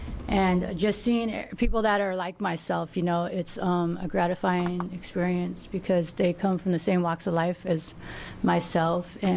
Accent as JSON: {"language": "English", "town": "Klamath Falls", "region": "Oregon", "country": "United States", "lives_now": "Portland, United States", "said": "I'm originally from Klamath Falls, Oregon. I'm a Klamath tribal member."}